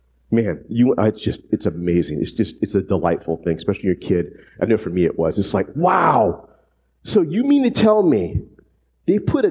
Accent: the South, United States; I'm from the South, hey. You know, I'm down with the pig

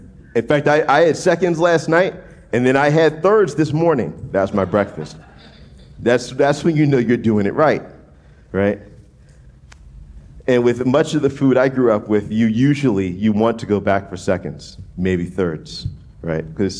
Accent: New Orleans, Louisiana, United States; we met and married in New Orleans, which is where I'm from. And so, you know, growing up in New Orleans, I'm used to incredibly good food.

